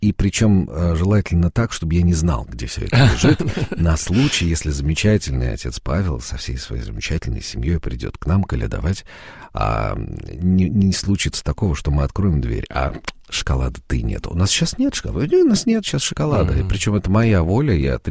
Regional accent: Moscow, Russia; мы из Москвы приехали

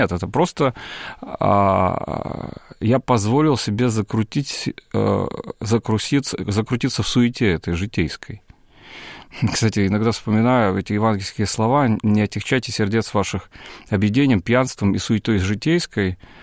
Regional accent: Brest, Brest Region, Belarus; moved away as an adult; also born or lived in Warsaw, Poland; now in Moscow, Russia; жизнь моя московская началась в 2003 году, я переехал сюда из Бреста. Я родился и вырос в Бресте. Какое-то время учился в Варшаве параллельно с учебой в университете в Бресте. Но, тем не менее, в 2003 году я переехал в Москву.

